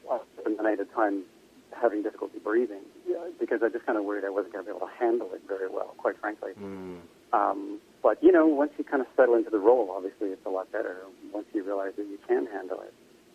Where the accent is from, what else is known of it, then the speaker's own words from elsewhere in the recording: Toronto, Ontario, Canada; also born or lived in Edinburgh; I grew up sort of born and raised in Toronto, and I lived in Edinburgh for a while.